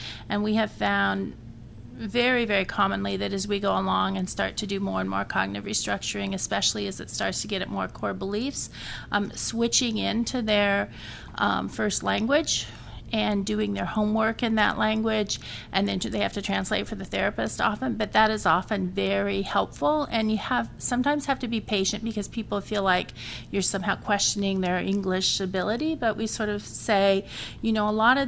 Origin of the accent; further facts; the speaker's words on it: Nebraska, United States; So I'm from Nebraska, and this is a huge issue in Nebraska